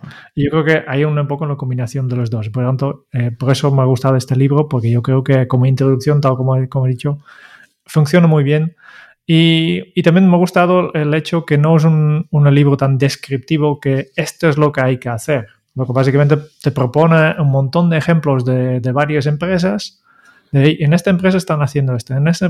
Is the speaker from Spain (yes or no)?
no; Netherlands; yo como holandés me siento orgulloso que Holanda es un poco el origen de dos de los grandes ejemplos de este tipo de organizaciones